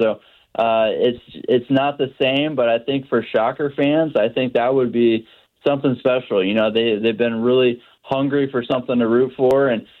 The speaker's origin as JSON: {"language": "English", "town": "Wichita", "region": "Kansas", "country": "United States", "tie": "born or raised there", "said": "Oh, man, I just, I grew up in Wichita."}